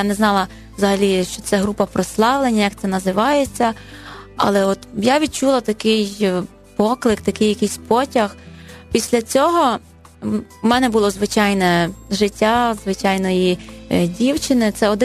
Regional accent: Drohobych, Lviv Oblast, Ukraine; Народилася я в Львівській області, у місті Дрогобич, там і проживаю. Ну, народилася я в християнській сім'ї, мої батьки греко-католики

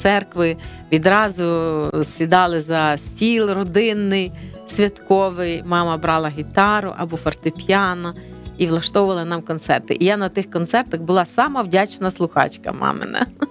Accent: Western Ukraine, Ukraine; Ми з Західної України, там фактично не було ні одної родини, яка би не постраждала від репресій.

